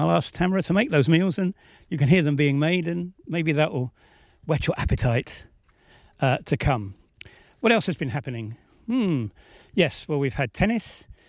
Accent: England, United Kingdom; now in Balkans; So I am an Englishman in the Balkans

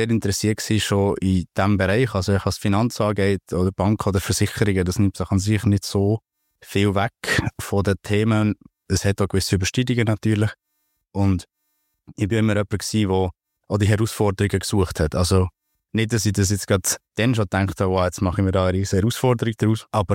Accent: Bern, Switzerland; Ich habe eine Lehre ursprünglich gemacht bei der Fizia-Versicherung als Kaufmann in Thun und Interlaken. Das gehört mir vielleicht am Dialekt. Also ich bin aus der Region hier

